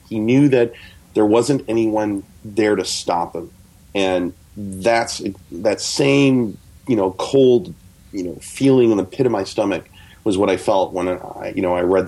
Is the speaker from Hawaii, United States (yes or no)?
no; Chicago, Illinois, United States; I'm from Chicago, and Chicago's a place where, you know, anything is possible if the envelope is thick enough.